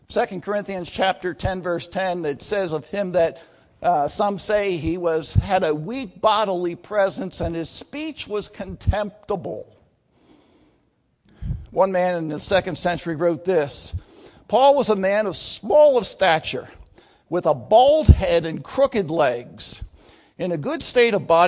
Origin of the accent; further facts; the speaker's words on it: Pennsylvania, United States; also born or lived in Philadelphia; I was born in Philadelphia. I spent my childhood years in eastern Pennsylvania, but in my early teens, we moved to Lancaster County, the heart of the Amish country. I spent my teens and my 20s in Lancaster County.